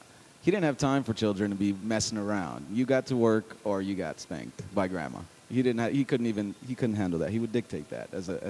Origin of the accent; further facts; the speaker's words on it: El Paso, Texas, United States; yes, that's a Texas product. And I did, growing up in El Paso, your backyard is filled with pecan trees. So that was a big influence growing up.